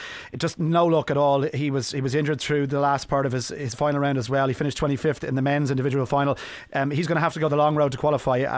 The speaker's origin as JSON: {"language": "English", "region": "Munster", "country": "Ireland", "said": "I'm from Kerry."}